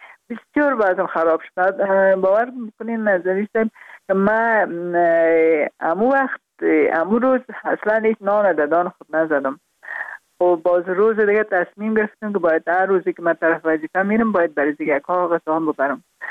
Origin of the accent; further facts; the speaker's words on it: Afghanistan; also born or lived in Kabul; برای من البته در خود شهر کابل به دنیا آمدیم، من از پروان هستم.